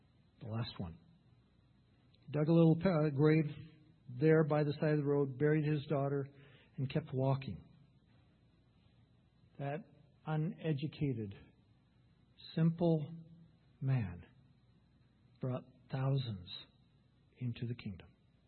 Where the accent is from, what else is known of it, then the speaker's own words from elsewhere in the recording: Ethiopia; We don't wear watches in Ethiopia, so it's a very fluid time.